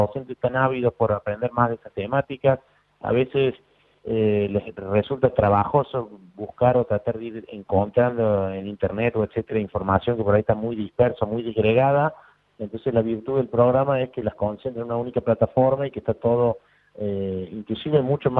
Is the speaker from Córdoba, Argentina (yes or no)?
yes; Córdoba, Argentina; accent: Cordobés; nosotros estamos ubicados en Córdoba, como ya se habrán dado cuenta por mi acento